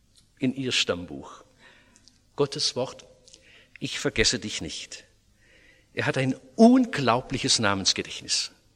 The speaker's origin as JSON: {"language": "German", "town": "Oberndorf am Neckar", "region": "Baden-Württemberg", "country": "Germany", "tie": "born or raised there", "said": "So habe ich es in meiner Heimatstadt Oberndorf-Neckar erlebt."}